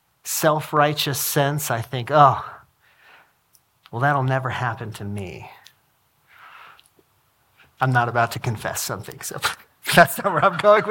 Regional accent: Albany, Oregon, United States; You may not know this, but I grew up in Albany, Oregon, 18 years till I went to college in Reading.

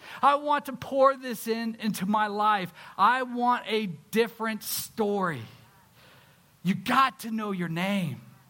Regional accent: Santa Cruz, California, United States; I growing up in Santa Cruz, I lived right around the corner from Bethany University

